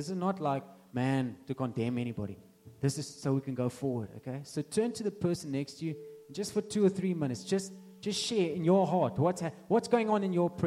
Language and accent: English; Bellville, Western Cape, South Africa; when I was about 13 years old, we moved from Belleville to Boston, which is not far, but we had to change schools. And I was in an Afrikaans school, and we went to an English school.